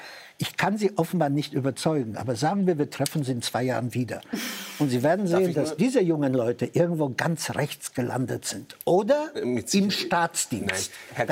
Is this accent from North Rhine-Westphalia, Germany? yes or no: yes; Cologne, North Rhine-Westphalia, Germany; Ich bin in Köln am Rande des Ruhrgebiets groß geworden.